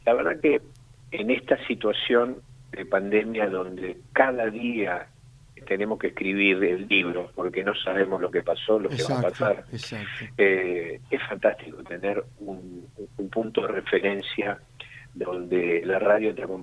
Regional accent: Argentina; y que representan a quienes somos los argentinos

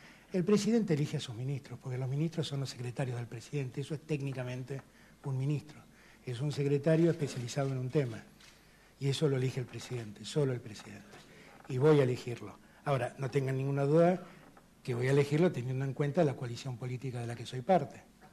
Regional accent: Buenos Aires, Argentina; yo soy muy porteño.

